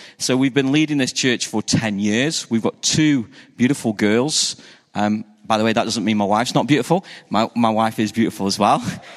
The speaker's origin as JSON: {"language": "English", "town": "Stoke-on-Trent", "region": "West Midlands", "country": "United Kingdom", "said": "I'm from the UK. I'm from a city called Stoke-on-Trent. It's pretty much in the middle of the UK. If you've heard of Manchester, we're about an hour south of Manchester, and an hour south of us is Birmingham."}